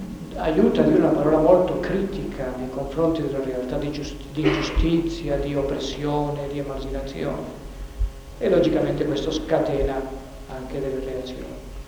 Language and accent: Italian; Argentina; dico in Argentina perché è difficile che si c'era. Scusino gli argentini più presenti, ma parlo della mia terra.